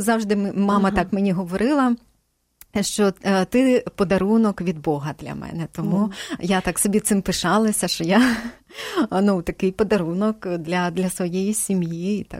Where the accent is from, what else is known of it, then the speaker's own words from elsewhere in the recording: Cherkasy Oblast, Ukraine; born there; Ну, я народилася на Черкащині.